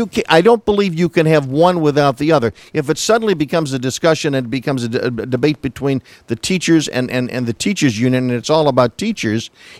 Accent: Chicago, Illinois, United States; from Chicago.

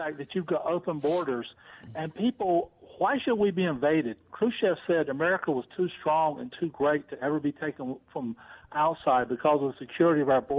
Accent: Myrtle Beach, South Carolina, United States; Actually, I'm from Myrtle Beach, South Carolina, Bruce.

